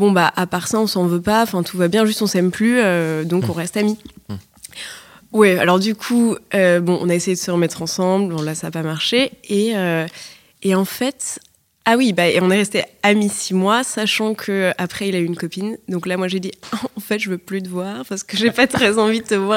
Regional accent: Paris, Île-de-France, France; je suis née, grandie à Paris

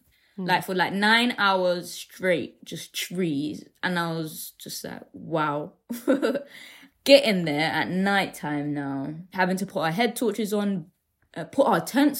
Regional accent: Deptford, London, United Kingdom; growing up in Deptford, for instance. I was always around like black and brown people.

